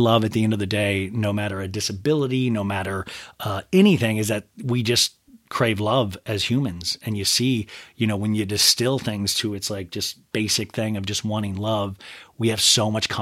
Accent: Kansas, United States; also born or lived in Columbus, Ohio; And we moved to Kansas when I was like 1.5 or something. And I consider myself from Kansas, but I was born in Columbus and know it fairly well.

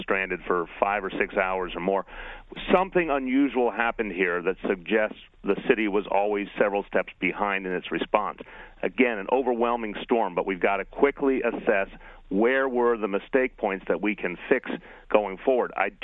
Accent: New York City, New York, United States; but I can tell you as a New Yorker, the response is very different than anything I've seen in the last decade or two.

